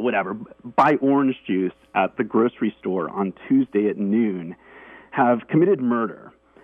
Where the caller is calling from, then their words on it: San Francisco, California, United States; San Francisco.